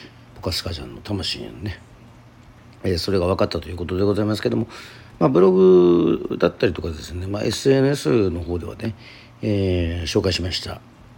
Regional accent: Aomori, Japan; now in Okinawa, Japan; まあ青森出身なんで、相馬と魂はね、ね、こう津軽弁で歌うっていう

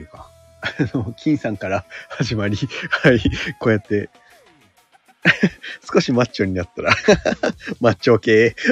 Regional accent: Okinawa, Japan; 僕は、出身自体は、沖縄生まれ、沖縄育ちの。人間でございます。

